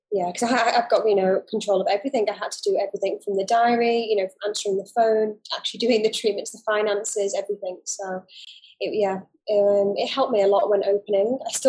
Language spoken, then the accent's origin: English; Dubai, United Arab Emirates; also born or lived in United Kingdom; So I actually grew up in the Middle East. I grew up in Dubai. So I've been here for a long time.